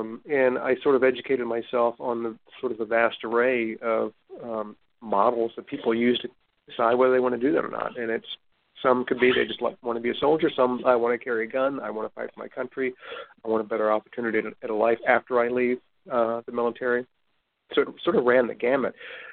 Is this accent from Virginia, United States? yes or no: yes; Virginia, United States; growing up in Virginia, everybody knew about Chesty Puller.